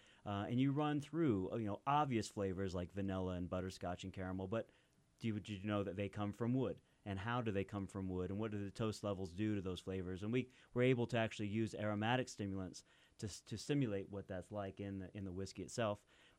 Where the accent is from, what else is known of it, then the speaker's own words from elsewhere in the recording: Kentucky, United States; I mean, in my home state of Kentucky, you know, where you can't ship in or out alcohol, and there's still many, many dry counties.